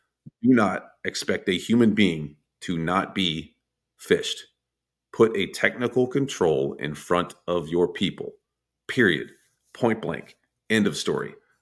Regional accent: Texas, United States; I'm sorry. I'm from Texas. I'm barely literate.

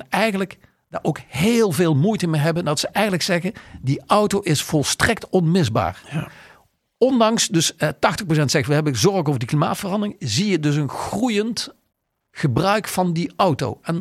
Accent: Maastricht, Limburg, Netherlands; ik kom uit Maastricht en de wijk waar ik geboren ben, die toch een heel eind van het stadscentrum af ligt

